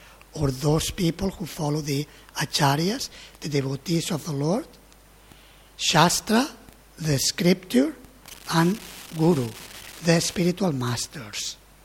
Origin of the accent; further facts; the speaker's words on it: Spain; born there; English is a second language; So, and there is a saying, I know it in Spanish because I was born in Spain. I don't know the equivalent in English.